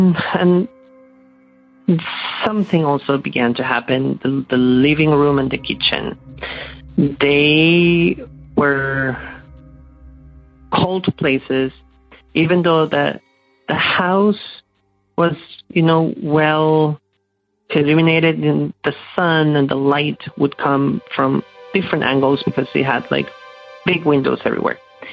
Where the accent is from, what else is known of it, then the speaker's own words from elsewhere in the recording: Peru; now in Toronto, Canada; So I am Canadian, but I was born and raised in Peru in South America.